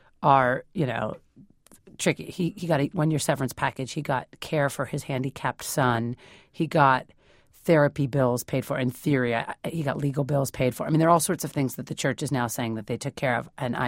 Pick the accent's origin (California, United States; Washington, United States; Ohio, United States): California, United States; San Francisco; now in New York, United States; Where I'm from San Francisco and I live in New York. So where I'm from, we don't consider these issues.